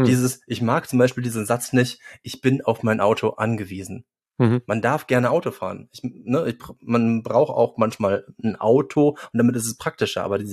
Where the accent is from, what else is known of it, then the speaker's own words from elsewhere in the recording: Cologne, North Rhine-Westphalia, Germany; Als Kölner